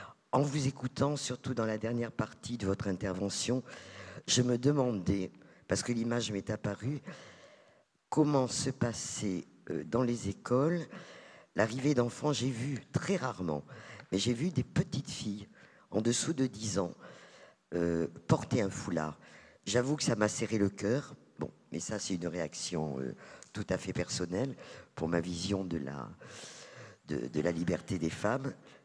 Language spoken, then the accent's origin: French; Occitanie, France; Je suis athée, et je dis Dieu sait quoi parce que je suis occitane.